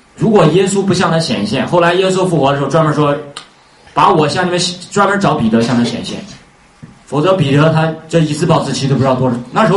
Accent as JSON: {"language": "Chinese", "region": "Henan", "country": "China", "said": "就像我们河南人话"}